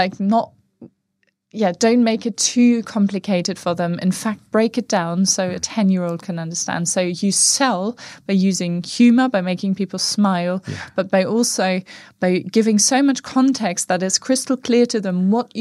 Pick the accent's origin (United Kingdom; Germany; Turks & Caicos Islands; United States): United Kingdom; And I know it's because we're so British in a sense that, like, we live and breathe this culture.